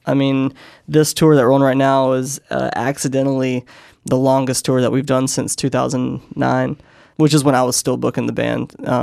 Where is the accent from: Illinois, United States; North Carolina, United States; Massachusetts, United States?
North Carolina, United States; I grew up just outside of Raleigh, North Carolina, so like a 20-minute drive.